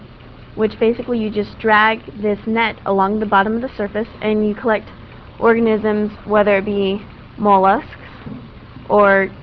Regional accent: Austin, Texas, United States; Well, we're from Austin, and we've been studying the Colorado River at Hornsby Bend.

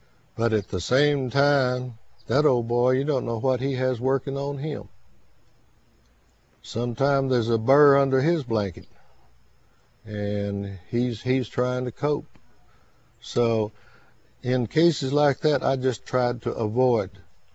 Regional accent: Round Rock, Texas, United States; born there; from my home in Austin to where I was born in Round Rock was 15 miles.

